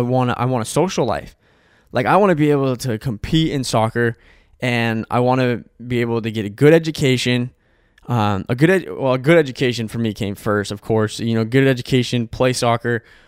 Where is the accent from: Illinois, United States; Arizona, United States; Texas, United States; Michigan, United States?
Arizona, United States; Now, I'm speaking because I was from Arizona.